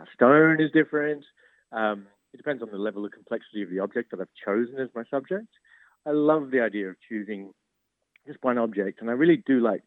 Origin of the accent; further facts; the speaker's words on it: New South Wales, Australia; We grew up around Wombeyan Cave Quarry, which produces a beautiful marble.